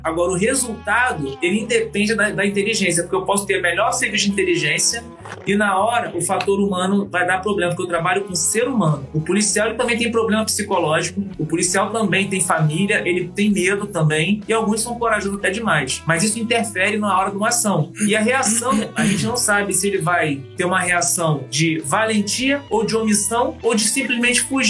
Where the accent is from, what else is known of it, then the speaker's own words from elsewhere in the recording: Rio de Janeiro, Brazil; eu sou nascido e criado no Complexo da Maré.